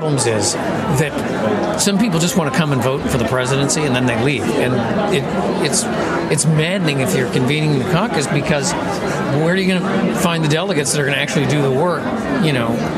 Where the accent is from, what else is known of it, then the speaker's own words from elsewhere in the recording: Minneapolis, Minnesota, United States; No, I'm from Minneapolis.